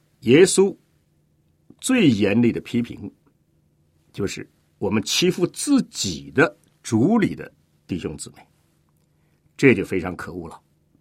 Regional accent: China; 特别是我们中国人读传道书的时候呢，觉着非常的熟悉

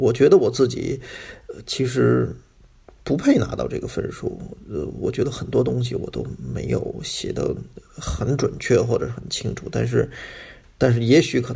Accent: China; 我自己本身就是那我是中国人，那我有中文的底子，

